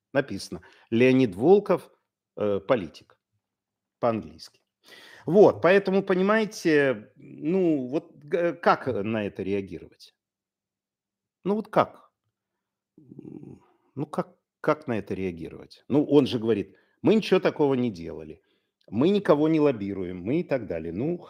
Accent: Lviv, Lviv Oblast, Ukraine; он львовянин, ну, вы понимаете, мой родной город.

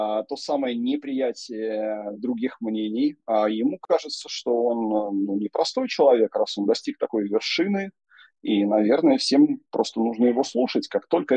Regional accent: Belarus; вот я белорус

